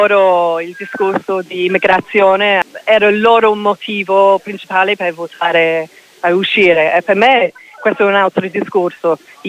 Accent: England, United Kingdom; Italian is a second language; now in Florence, Italy; io sono inglese, abito qui a Firenze per 5 anni

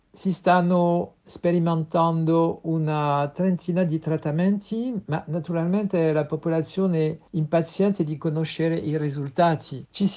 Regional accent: France; Italian is a second language; sono un francese di 68 anni.

